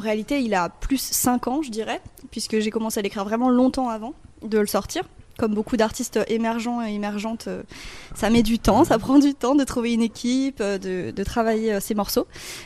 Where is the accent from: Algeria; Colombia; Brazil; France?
France; Auvergne-Rhône-Alpes; J'ai grandi dans la région Isère, mais très proche de Lyon.